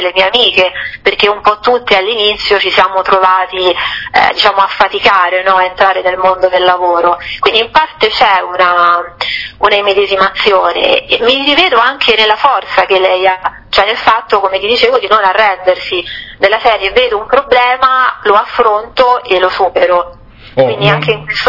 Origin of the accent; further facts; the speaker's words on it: Rome, Lazio, Italy; Sono un po' di parte perché sono romano